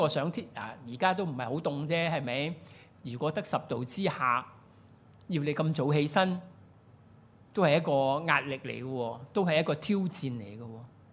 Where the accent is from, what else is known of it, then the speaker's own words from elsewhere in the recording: Hong Kong; 符合我哋香港人嗰啲精神啊嘛